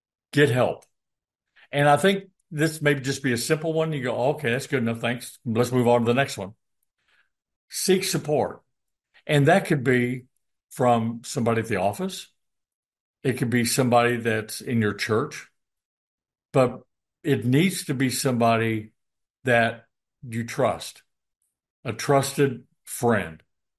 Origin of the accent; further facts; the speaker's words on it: Illinois, United States; I grew up in Southern Illinois, in the country, and we had neat things out in the country